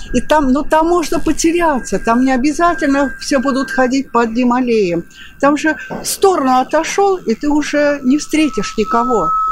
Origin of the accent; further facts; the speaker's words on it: Moscow, Russia; Я москвичка.